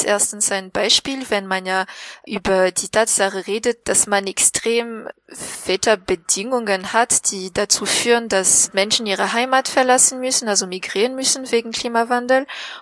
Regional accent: southeast, Madagascar; Ich komme, wie gesagt, aus dem Südosten und das ist die Nachbarregion von der Region Anjui, heißt es.

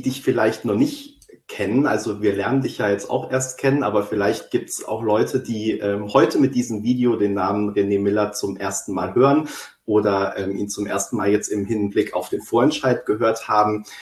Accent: Baden-Württemberg, Germany; Also wir sind beides Baden-Württemberger.

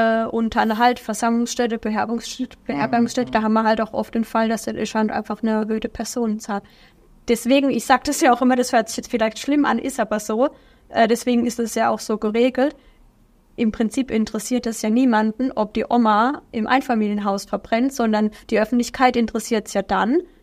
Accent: Baden-Württemberg, Germany; now in Karlsruhe, Germany; Aus der Nähe von Freiburg.

